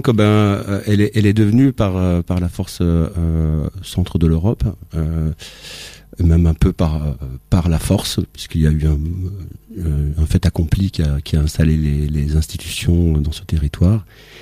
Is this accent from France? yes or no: no; Brussels, Brussels-Capital Region, Belgium; Disons que moi je suis bruxellois d'origine